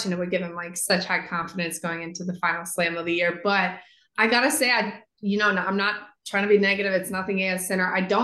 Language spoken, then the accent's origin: English; St. Louis, Missouri, United States; one of my lifelong career goals is to bring a professional tennis tournament to the city of St. Louis, my hometown.